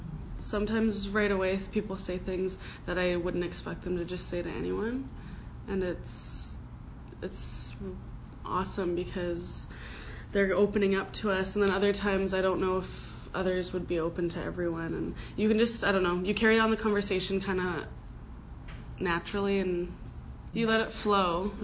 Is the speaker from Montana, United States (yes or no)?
no; Sumas, Washington, United States; I'm from Sumas, and there's been a train of suicides for a long time, so I feel like this helped me better understand where my community was coming from.